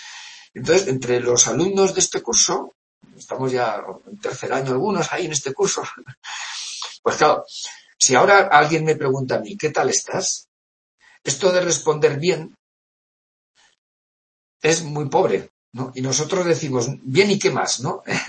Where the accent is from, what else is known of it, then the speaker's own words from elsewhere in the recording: Pamplona, Navarre, Spain; soy de Pamplona